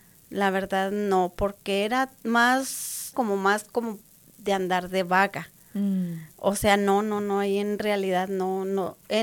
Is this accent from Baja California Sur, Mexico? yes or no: no; Chihuahua, Mexico; yo soy del estado de Chihuahua, soy de un pueblito. Allá pues yo era católica, iba mucho a retiros y a grupos de jóvenes, porque en aquel entonces pues yo estaba joven.